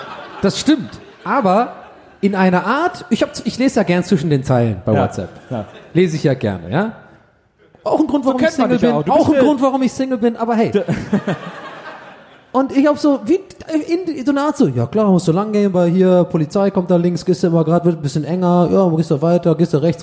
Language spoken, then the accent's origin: German; Cologne, North Rhine-Westphalia, Germany; Ist egal. Ich bin Kölner.